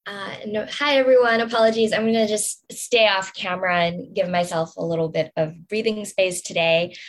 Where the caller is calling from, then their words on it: Oakland, California, United States; I am coming today from Ohlone land, otherwise known as Oakland, California.